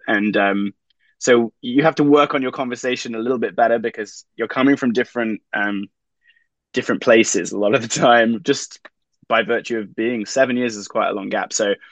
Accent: England, United Kingdom; moved away as an adult; now in Los Angeles, United States; I'm an actor from England. I moved out to America in 2010

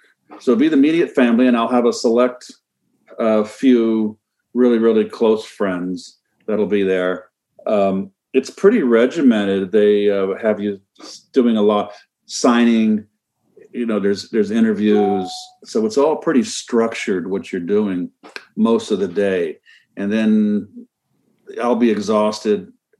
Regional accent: Pacifica, California, United States; And I grew up on the West Bay in Pacifica. So we kind of represented the entire Bay Area in that National League MVP

